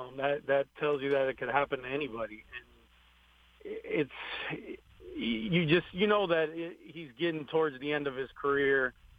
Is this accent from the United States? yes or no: yes; Chicago, Illinois, United States; He's from Akron, Ohio. I grew up in Chicago.